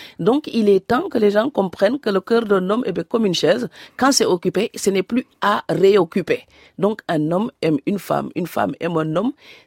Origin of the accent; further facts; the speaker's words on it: Fatick, Senegal; Et cette île est en face de mon village natal.